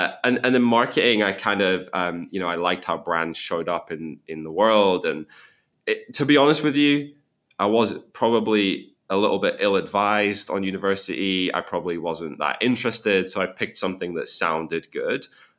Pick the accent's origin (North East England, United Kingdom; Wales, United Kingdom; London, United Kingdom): North East England, United Kingdom; Berwick-upon-Tweed; So I grew up in Northumberland, which is in England. It's the most northern county in England. And not only that, I grew up in the most northern town in England, which is called Berwick-upon-Tweed.